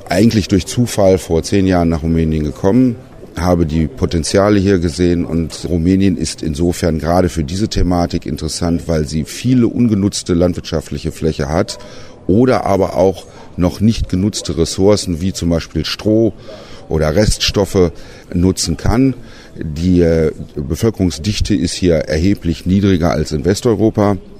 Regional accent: North Rhine-Westphalia, Germany; Ich komme persönlich aus dem Raum Münsterland, das am Rande des Ruhrgebiets liegt.

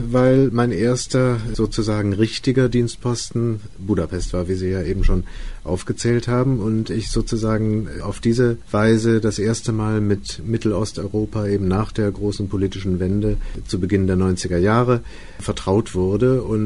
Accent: Kassel, Hesse, Germany; born there; In Kassel, übrigens am 1. Januar.

